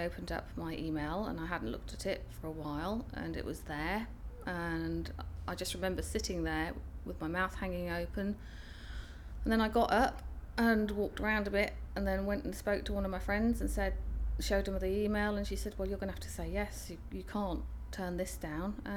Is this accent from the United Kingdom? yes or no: yes; Woodford, United Kingdom; I'm 41 and I come from Woodford.